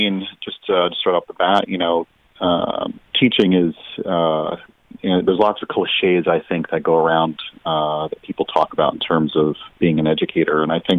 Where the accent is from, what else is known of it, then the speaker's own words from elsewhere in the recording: Milford, Connecticut, United States; But most of my time I've spent growing up in Milford, and went to the schools there.